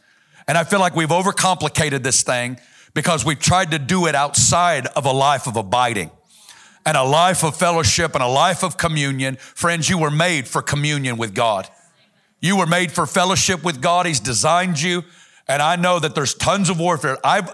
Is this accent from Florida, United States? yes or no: no; Arkansas, United States; I'm from Northwest Arkansas, a little town of 3,000.